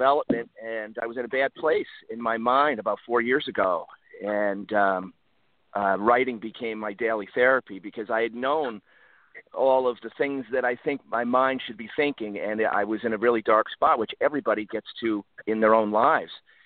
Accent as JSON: {"language": "English", "town": "Troy", "region": "New York", "country": "United States", "tie": "born or raised there", "said": "I was born and raised in Troy, and I was a Lansingburg High School boy."}